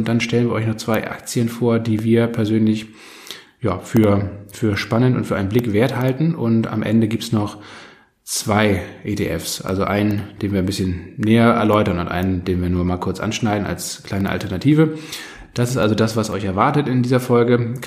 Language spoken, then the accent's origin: German; Kiel, Schleswig-Holstein, Germany; born there; obwohl ich gebürtiger Kieler bin.